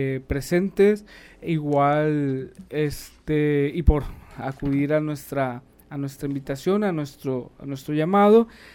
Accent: Mexico; como mexicanos es un sentimiento completamente de orgullo

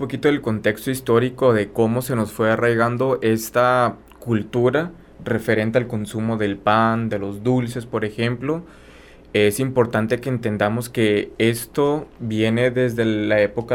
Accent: Mexico; lo que es propio de nuestra cultura como mexicanos.

